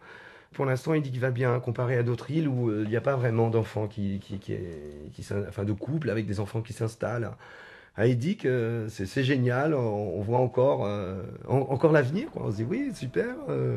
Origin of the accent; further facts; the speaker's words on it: Nantes, Pays de la Loire, France; Je jouais déjà dans une formation, je viens de Nantes, hein.